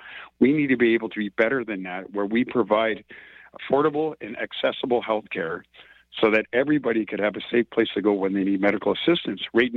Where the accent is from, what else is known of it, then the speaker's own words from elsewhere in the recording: Prince Rupert, British Columbia, Canada; I am the Conservative candidate of BC for North Coast Haida Gwaii riding. I'm from the Prince Rupert area, which is the Tsimshian Territory. I'm a longtime resident